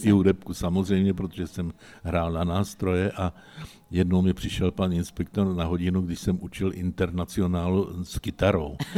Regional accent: Poříčí nad Sázavou, Central Bohemian Region, Czechia; also born or lived in Prague; jinak pocházím od Sázavy, teď už zase žiju v Poříčí nad Sázavou.

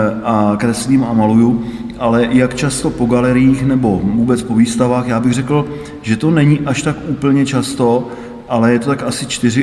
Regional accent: Okříšky, Vysočina Region, Czechia; born there; now in Prague, Czechia; já tam mám teda rodný dům pořád v Okříškách u Třebíče, taková obec asi 2500, no vlastně řekněme v Třebíči v podstatě, ale mám tam svůj rodný dům a rodiče už staršího věku, ale já žiju už asi 25 let v Praze na Žižkově.

